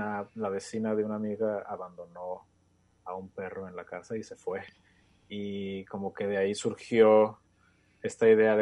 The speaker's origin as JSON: {"language": "Spanish", "town": "Guadalajara", "region": "Jalisco", "country": "Mexico", "tie": "born or raised there", "said": "yo soy tapatío, nací en Guadalajara y viví ahí toda mi vida"}